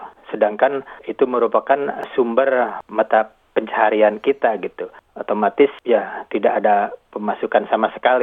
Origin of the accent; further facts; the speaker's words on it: Bandung, West Java, Indonesia; now in Brisbane, Australia; saya dari Bandung, tinggal di Brisbane, Queensland.